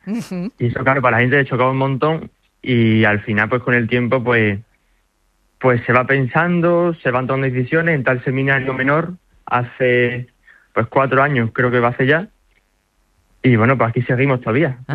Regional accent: Algeciras, Andalusia, Spain; born there; Sí, sí, como bien has dicho, nací en Algeciras y desde pequeño.

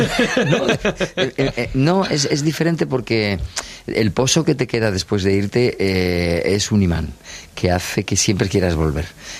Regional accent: Spain; Nosotros somos españoles

